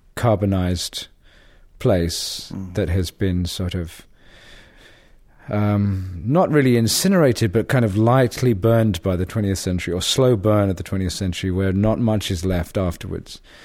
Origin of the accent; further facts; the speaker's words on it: England, United Kingdom; I grew up in England with really a very conventional English upbringing, except that my family would go to Calcutta every few years